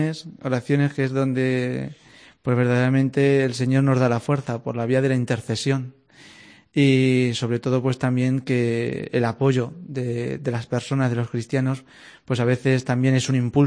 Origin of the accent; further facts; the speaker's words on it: Mejorada, Castilla-La Mancha, Spain; also born or lived in Talavera de la Reina; Soy de Mejorada, nacido principalmente en Talavera, pero prácticamente mi vida de fe y sacramental es en la parroquia de Mejorada. De hecho, allí es a donde vivo ahora.